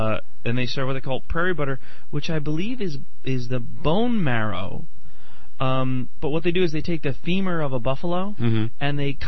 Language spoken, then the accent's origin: English; Ireland; Do you know what I like about being Irish?